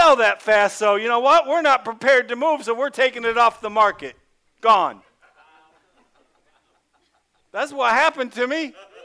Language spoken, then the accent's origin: English; Ohio, United States; I'm in Ohio looking for churches. Thinking, that's my home state. I'll go to Ohio and get me a church.